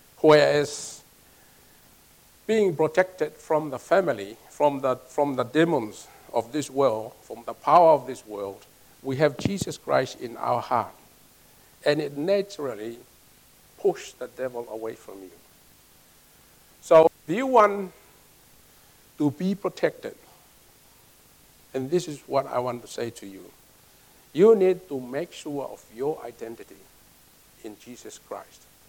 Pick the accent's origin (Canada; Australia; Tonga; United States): Tonga; Now, I come from Tonga. We have a king.